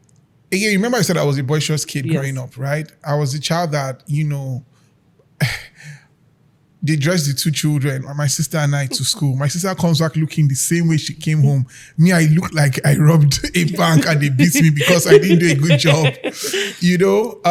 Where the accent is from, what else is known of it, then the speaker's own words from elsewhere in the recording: Nigeria; I knew that I had a responsibility as a Nigerian culinary innovator, artist to tell a Nigerian food story through my food.